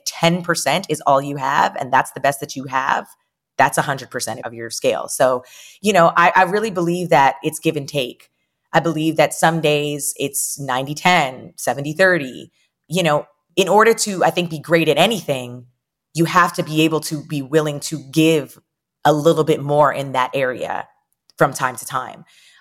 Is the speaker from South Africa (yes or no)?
no; Canada; having such a rich, supported and celebrated Caribbean heritage growing up in North America or in Canada, where, you know, my parents are immigrants, but everyone around me has an immigrant story. Like, I'm first generation Canadian.